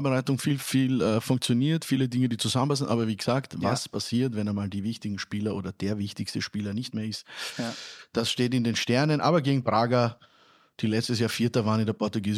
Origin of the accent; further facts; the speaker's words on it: Austria; damit wir als Österreicher ein bisschen mitfiebern können